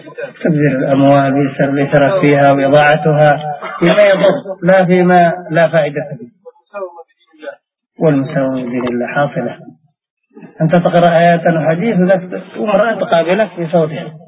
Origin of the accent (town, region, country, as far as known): Yemen